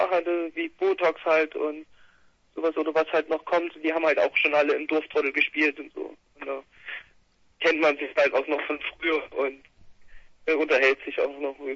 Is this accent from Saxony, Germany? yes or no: yes; Waldkirchen, Saxony, Germany; Das ist ein kleiner Ort in Sachsen, das in Waldkirchen. Da komme ich halt auch her